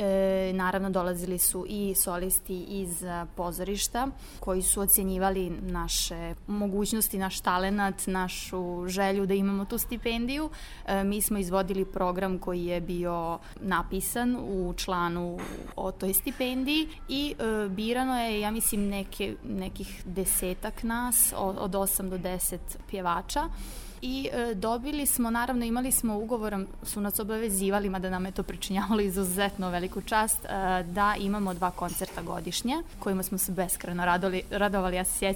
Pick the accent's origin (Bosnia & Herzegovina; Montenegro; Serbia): Montenegro; izuzetno mi je značila jer sam došla iz Crne Gore